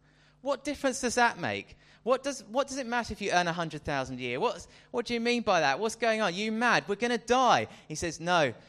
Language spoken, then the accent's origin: English; United Kingdom; And as British people, we actually have a very sophisticated level of humour.